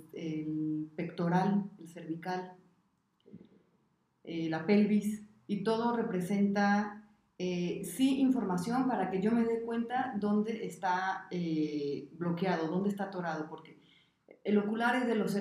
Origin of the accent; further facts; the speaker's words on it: Michoacán, Mexico; now in Mexico City, Mexico; Yo soy de Europa, Michoacán. Y me vine a modelar, porque yo quería modelar a la capital.